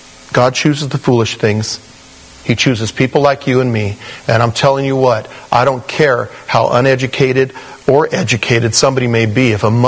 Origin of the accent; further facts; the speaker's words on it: Porterville, California, United States; but I came from Porterville, California. Lots of cows.